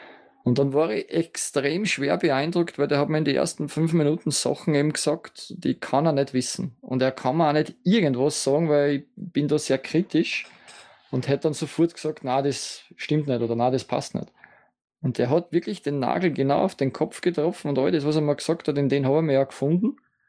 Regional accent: Austria; ich bin aus Österreich

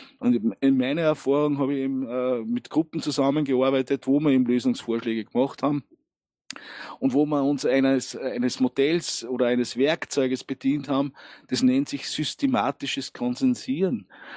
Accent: Austria; Also Leute, wir sind Österreicher, ja. Wir sind ein freiheitsliebendes Land.

